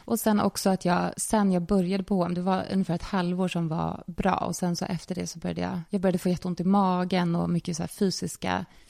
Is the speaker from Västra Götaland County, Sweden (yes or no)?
no; Lidingö, Stockholm County, Sweden; Jag är uppväxt på Lidingö.